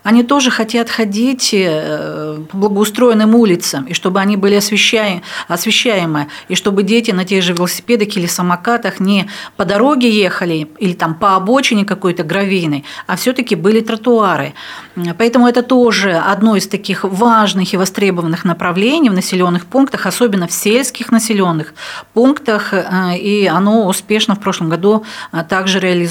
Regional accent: Chaykovsky, Perm Krai, Russia; Я родом из Чайковского.

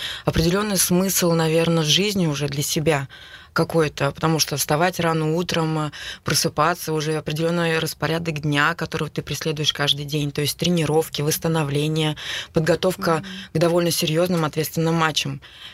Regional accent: Cheboksary, Chuvashia, Russia; now in Perm, Russia; По сравнению оттуда, где я родом, из Чувашской республики, город Чебоксар. У нас город маленький.

